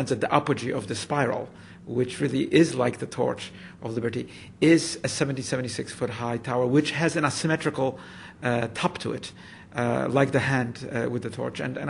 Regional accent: Poland; I grew up in Poland after the war. We were Jewish.

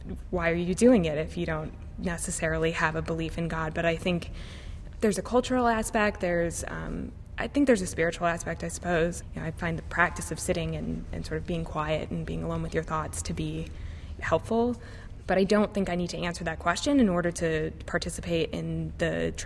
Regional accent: Chicago, Illinois, United States; I'm 29. I grew up in the Chicago area. I was raised Jewish.

